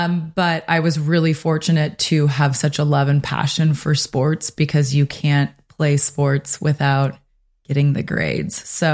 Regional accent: Santa Ynez, California, United States; And I was born and raised in San Ynez, California, which is we're based in Santa Barbara here with the podcast, but just over the hill

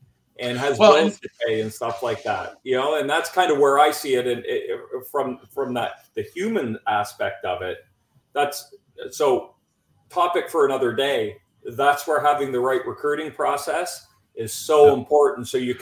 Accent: Canada; I'm a Canadian.

